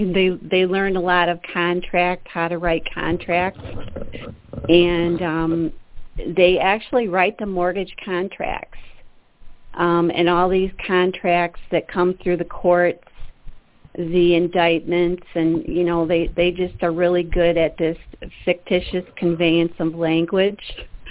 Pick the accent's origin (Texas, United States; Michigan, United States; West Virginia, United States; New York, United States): Michigan, United States; I'm from Michigan.